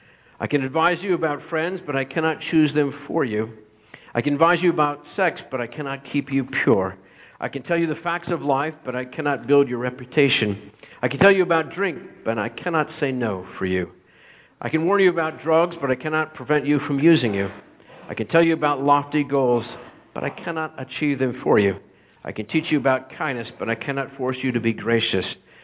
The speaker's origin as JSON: {"language": "English", "region": "Pennsylvania", "country": "United States", "tie": "born or raised there", "said": "we grew up in Pennsylvania. We grew out in the country, and we had a pond."}